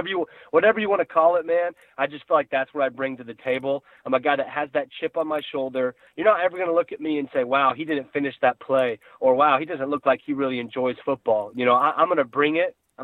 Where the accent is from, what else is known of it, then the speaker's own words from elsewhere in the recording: Wiggins, Colorado, United States; I was raised in Wiggins, Colorado, an hour east of Denver.